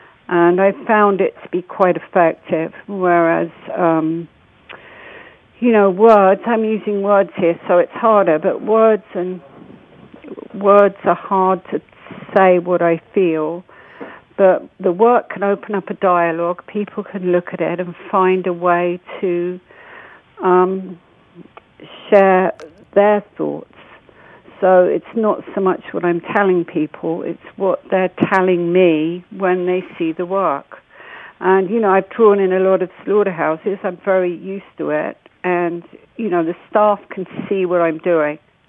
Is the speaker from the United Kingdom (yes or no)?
yes; United Kingdom; born there; also born or lived in United States; I'm actually American, but I was born in the UK.